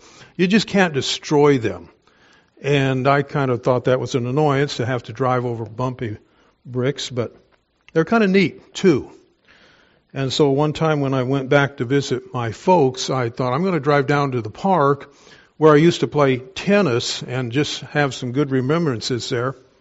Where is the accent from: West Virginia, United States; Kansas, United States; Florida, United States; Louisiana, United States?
Kansas, United States; Wichita; when I was a teenager growing up in Kansas, Wichita, Kansas, played a lot of tennis.